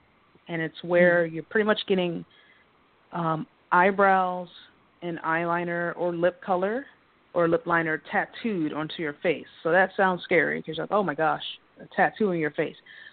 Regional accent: North Carolina, United States; moved away; because I came from North Carolina to California to learn to do what I'm doing now, and I was teaching chemistry at the time.

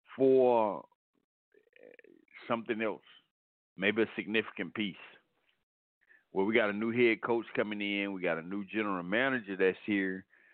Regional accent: Georgia, United States; That's my team. That's my hometown. Why not follow them? They may not be my favorite team, but they're my team.

